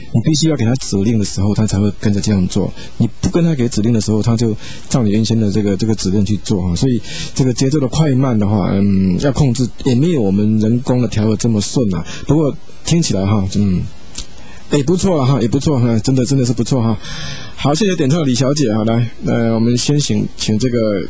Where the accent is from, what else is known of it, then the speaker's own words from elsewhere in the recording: Taiwan; 我身为台湾人